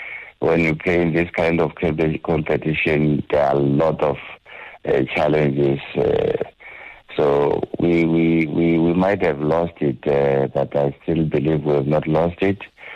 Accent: Bolobedu, Limpopo, South Africa; I am from a village somewhere in Bolobedu. That's where I was born. That's where my parents' family is. It's a village called Mkwati Village around Bolobedu in the Mpopo in Zane.

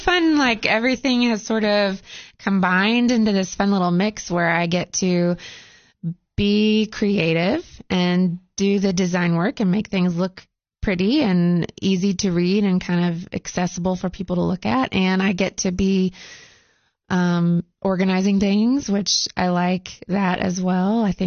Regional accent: Virginia, United States; In Virginia.

